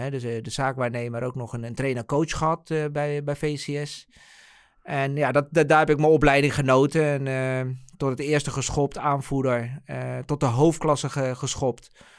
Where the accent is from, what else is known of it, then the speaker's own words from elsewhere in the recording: The Hague, South Holland, Netherlands; In het Haagse. Ik ben van origine een Haagse jongen.